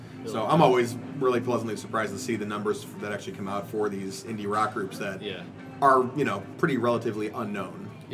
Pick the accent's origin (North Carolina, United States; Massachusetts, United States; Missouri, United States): Missouri, United States; St. Louis; Like, no, we're from St. Louis.